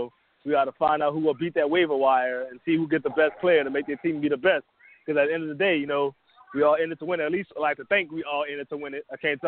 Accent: New Orleans, Louisiana, United States; New Orleans. I'm down in New Orleans.

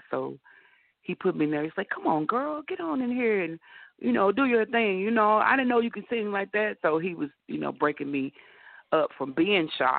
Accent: Tyler, Texas, United States; I'm from Tyler, Texas. We're known for our roses, beautiful roses, that is.

